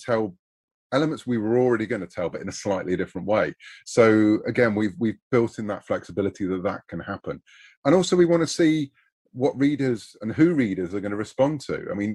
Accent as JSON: {"language": "English", "country": "United Kingdom", "said": "I'm a Brit."}